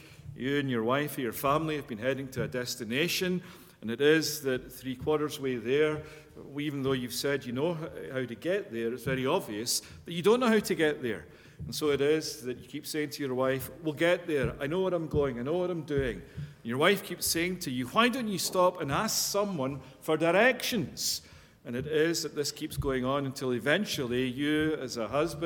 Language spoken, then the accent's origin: English; Scotland, United Kingdom; I can remember growing up in Scotland that myself and my friends